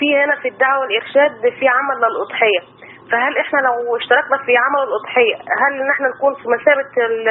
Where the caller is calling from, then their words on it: Qatar; لا من قطر.